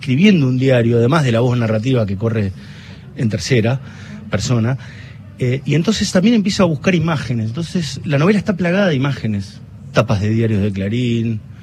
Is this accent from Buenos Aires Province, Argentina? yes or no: yes; San Martín, Buenos Aires Province, Argentina; Viví yo la dictadura, en toda mi infancia. Yo soy de San Martín, pasaba por el Liceo Militar